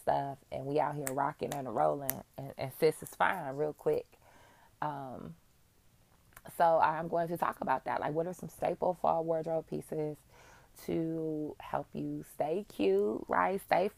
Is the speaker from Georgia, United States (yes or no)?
no; Michigan, United States; And I'm from Michigan, so fall, you know, it was always back to school.